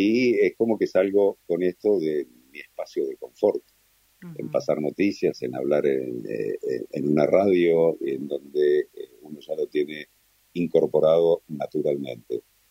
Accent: Rosario del Tala, Entre Ríos, Argentina; moved away as an adult; cuando yo me fui de casa a los 19 años después de haber hecho la colimba allá en Rosario del Tala, en mi pueblo, y a buscar nuevos horizontes

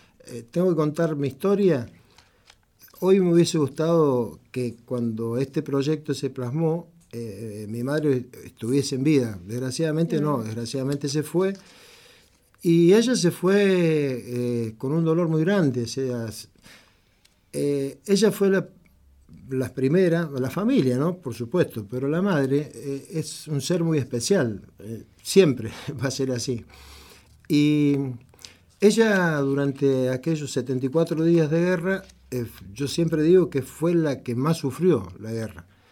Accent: Berrotarán, Córdoba, Argentina; Yo vengo de Berrotarán, un pueblito que es de la provincia de Córdoba, está a 70 kilómetros de Río Cuarto, y es un pueblo de 12.000, 13.000 habitantes.

